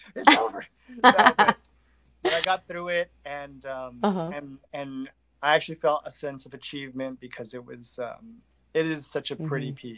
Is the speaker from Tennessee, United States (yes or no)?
no; Laredo, Texas, United States; also born or lived in Eagle Pass; I'm Mexican American. Like I was born and raised in Laredo and Eagle Pass, and everybody there speaks a mix of English and Spanish, but I didn't really have anybody to speak with in Boston.